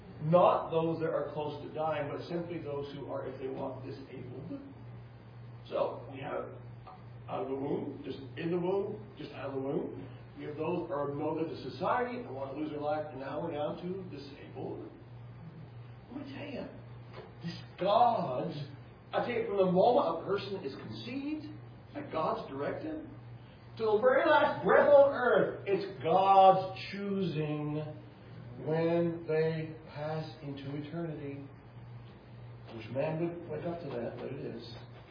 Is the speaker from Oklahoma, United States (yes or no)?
no; Ohio, United States; born there; I was born in Ohio.